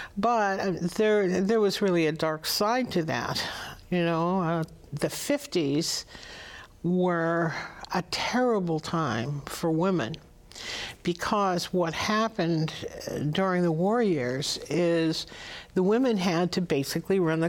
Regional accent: Stillwater, New York, United States; born there; I was born in Stillwater, New York

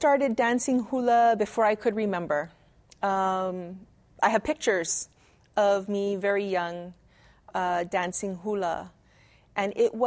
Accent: Waimanalo, Hawaii, United States; Well, I was very fortunate to be born and raised in Waimanalo. I think I had a unique upbringing.

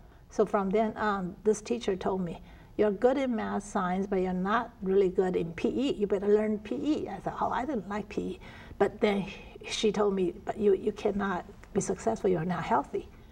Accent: Taiwan; English is a second language; moved away as an adult; now in United States; You know, I grew up in Taiwan, and I miss ocean.

